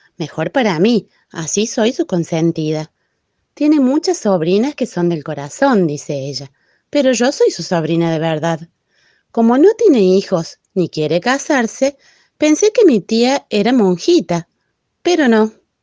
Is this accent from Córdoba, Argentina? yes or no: yes; Anisacate, Córdoba, Argentina; del Valle de Anisacate